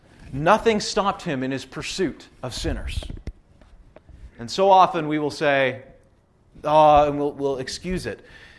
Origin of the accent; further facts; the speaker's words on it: Canada; I mean, I'm Canadian, and if you're Canadian, you know